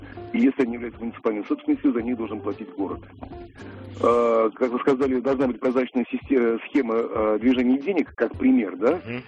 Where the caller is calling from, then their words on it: Moscow, Russia; я из Москвы.